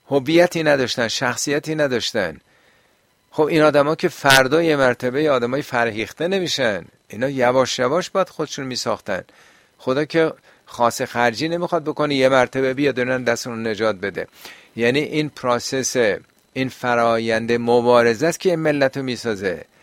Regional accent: Iran; اصلا دوست داشتن کسی نفهمی که ما ایرانی هستیم فارسی حرف میزنیم

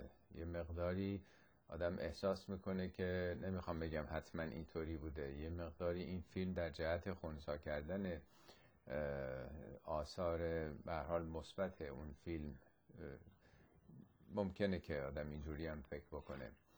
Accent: Iran; به عنوان یک ایرانی که تماشاگر این برنامه بوده میتونم مختصر اظهار نظری بکنم

